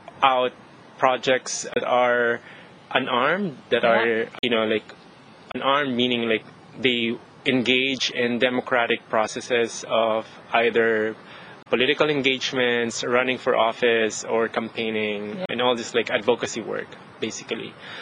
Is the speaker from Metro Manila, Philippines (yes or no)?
yes; Manila, Metro Manila, Philippines; when I was still living in the Philippines. I grew up in Manila